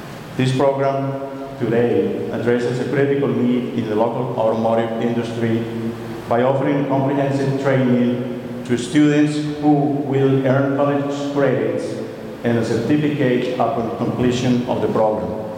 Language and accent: English; Colombia; English is a second language; now in United States; Especially for me growing up in Colombia, where it's 85 degrees in the year-round zone.